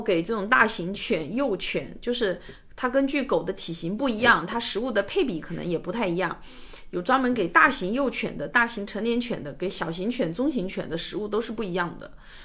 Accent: China; 还有新西兰的那种蛋菜，我们中国人叫蛋菜，还有羊肉啊

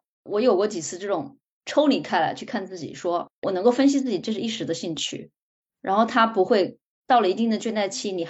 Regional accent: China; 就可能对于我们中国人而言，或者说对于我自己而言，我没有问过自己到底最喜欢什么样的姿势

